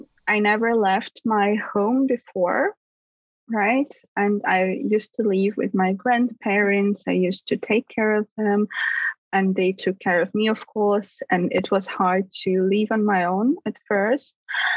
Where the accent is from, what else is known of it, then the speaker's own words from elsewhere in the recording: Moscow, Russia; moved away as an adult; now in Berlin, Germany; I came to Berlin from Moscow. I was raised there to study at the university.